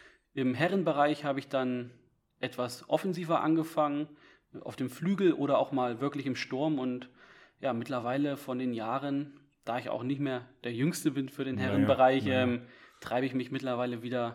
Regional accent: Eischott, Lower Saxony, Germany; Kleines Dorf, gehört zur Gemeinde Rühn in der Samtgemeinde Brome.

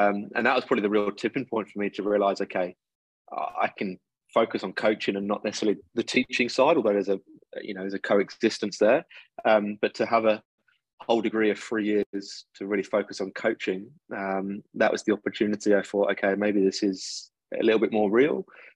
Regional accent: England, United Kingdom; Growing up in England

